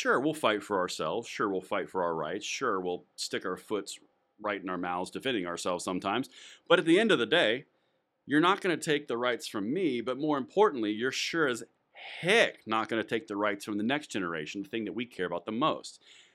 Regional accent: United States; I'm American as the day is long.

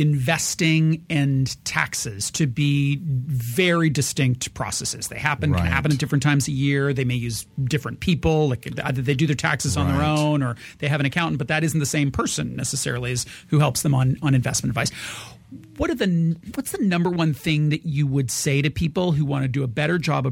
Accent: Canada; We're Canadian. We pay taxes here.

